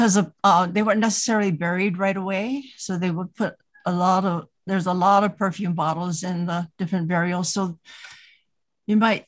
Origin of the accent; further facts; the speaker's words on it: Hilo, Hawaii, United States; born there; my family is from Hawaii Island. Okay. So from Kohala, I was born in Hilo.